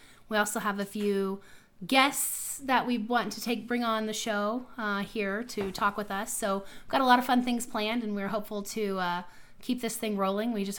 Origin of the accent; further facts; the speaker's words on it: Texas, United States; I was born and raised in Texas, so I'm not a Midwesterner, but I have been transplanted here.